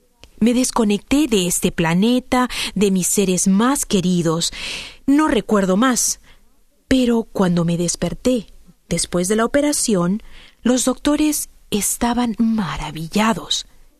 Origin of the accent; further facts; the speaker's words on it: Piura, Peru; soy de Piura, Perú.